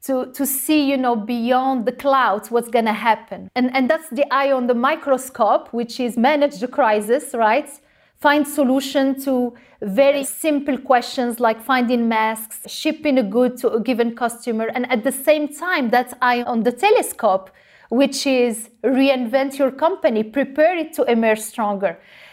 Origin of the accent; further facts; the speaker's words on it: Morocco; I grew up in Morocco and I was raised to not waste any precious resources.